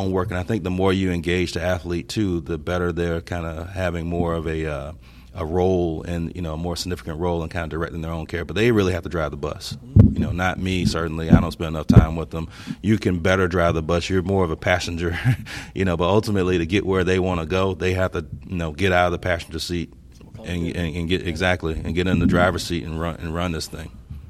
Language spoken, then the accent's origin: English; the South, United States; I'm from the South, so everything's kind of, you know.